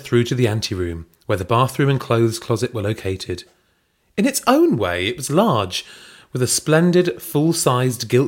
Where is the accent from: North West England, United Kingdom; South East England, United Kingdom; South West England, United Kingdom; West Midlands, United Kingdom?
North West England, United Kingdom; Manchester; I am from Manchester.